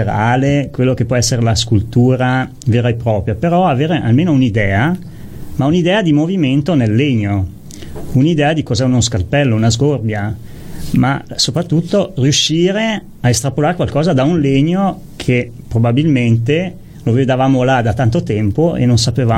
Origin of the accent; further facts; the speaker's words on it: Trentino-Alto Adige, Italy; born there; Noi siamo nati in Trentino e saremo sempre trentini